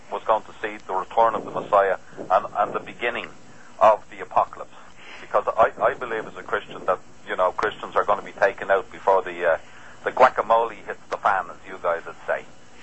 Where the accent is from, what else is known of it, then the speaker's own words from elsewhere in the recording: Ireland; being Irish and having kids to Blarney Stone and all